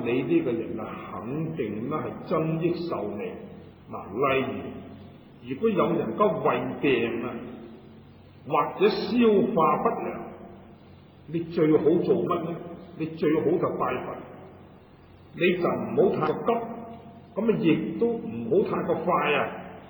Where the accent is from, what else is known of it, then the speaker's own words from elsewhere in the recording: Guangdong, China; 那么我们广东人如果说吃萝卜呢，他就说破气了